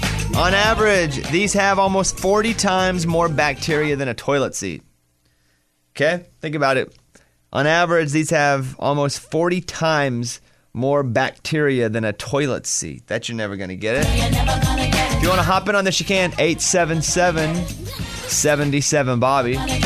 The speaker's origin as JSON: {"language": "English", "region": "Arkansas", "country": "United States", "tie": "born or raised there", "said": "Growing up in Arkansas, pork rinds all the time."}